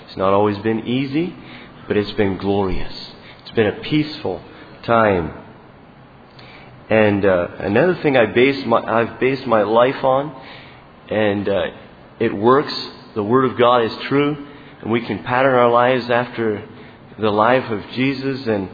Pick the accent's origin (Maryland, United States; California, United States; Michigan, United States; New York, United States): Michigan, United States; Tustin; I'm from Tustin, Michigan.